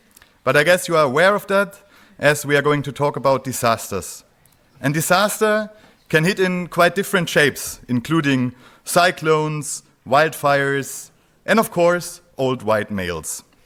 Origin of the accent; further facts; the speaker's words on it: Reutlingen, Baden-Württemberg, Germany; English is a second language; This tunnel, upon which I grew up in Reutlingen, in the house of my parents, is not only built for cars.